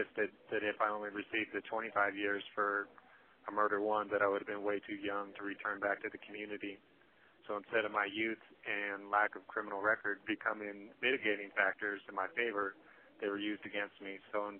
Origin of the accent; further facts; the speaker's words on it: Seattle, Washington, United States; I grew up in Seattle. I basically lived in Seattle my whole entire life until my arrest at the age of 18.